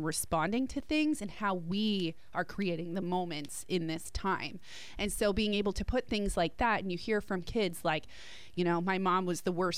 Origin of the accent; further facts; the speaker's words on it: New Jersey, United States; moved away; We're from New Jersey, right? We moved here 8 years ago-ish, and had my youngest child, first child I had here.